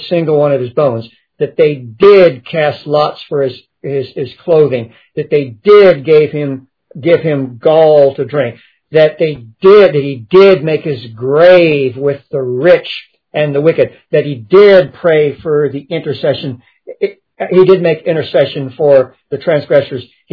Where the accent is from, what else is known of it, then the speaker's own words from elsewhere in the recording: Texas, United States; I'm from Texas. My wife and I are from Texas originally.